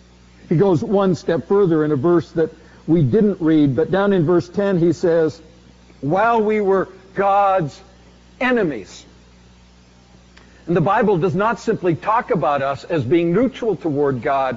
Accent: Canada; As a Canadian, I'm a non-American.

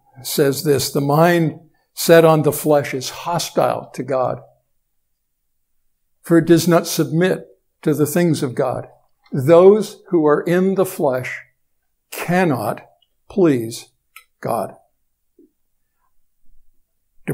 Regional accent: Canada; my grandparents' decision to immigrate from Great Britain to Canada, it wasn't my decision, but I'm a Canadian because of a decision somebody else made.

